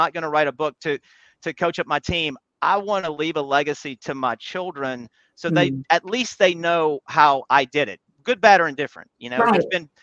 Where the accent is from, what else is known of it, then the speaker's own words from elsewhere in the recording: Baton Rouge, Louisiana, United States; this company kind of growing up in Baton Rouge, it's that river mentality, right?